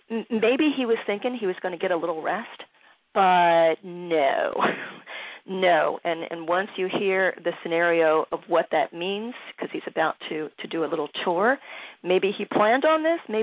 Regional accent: Philadelphia, Pennsylvania, United States; Growing up in Philly

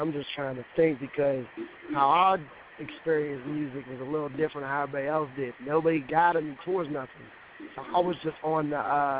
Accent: East Coast, United States; I've been on the East Coast my whole life, man.

